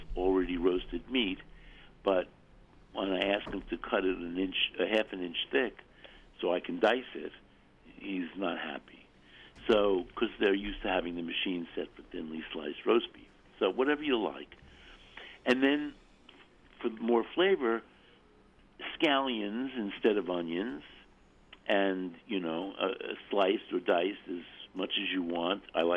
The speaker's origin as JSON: {"language": "English", "country": "United States", "said": "because I was attempting to make it a main course dish, and I'm American, that meant putting in more meat."}